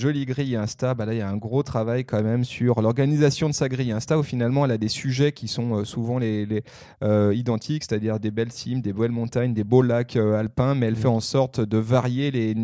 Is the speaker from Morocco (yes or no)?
no; Passy, Auvergne-Rhône-Alpes, France; je suis originaire de Passy.